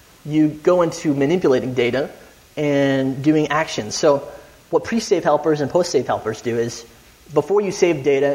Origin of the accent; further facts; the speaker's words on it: Dallas, Texas, United States; I develop in Texas. I'm from Dallas, Texas. I flew all the way in here to help you guys understand pods.